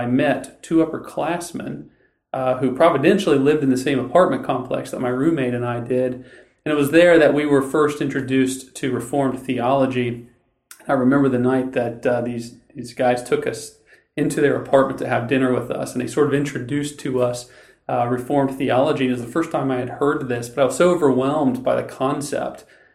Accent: Waverly, Ohio, United States; So I grew up in Waverly, Ohio, which is south central Ohio, about 60 miles directly south of Columbus, and so a little small town with a church there that I grew up

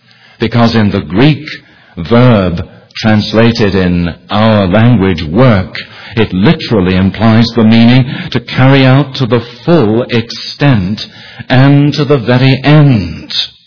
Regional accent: England, United Kingdom; moved away; that was very current as I was growing up in England as a young Christian

